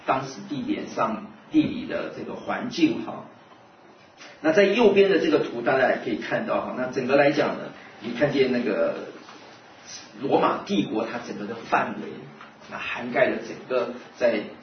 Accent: Wenzhou, Zhejiang, China; 虽然我们都是温州人，但是话还是不通的

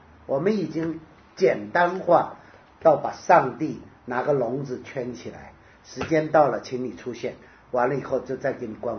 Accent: Taiwan; 我在台湾长大，一到秋冬到冬天春天，哇，不能睡觉的。而且我以前住在北投山上，年轻的时候，那北投山上就是阴雨绵绵

